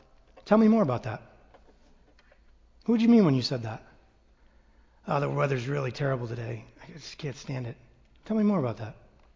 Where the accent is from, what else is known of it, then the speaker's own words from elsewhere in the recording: Massachusetts, United States; Grew up in Boston, Central Mass, and went to public school.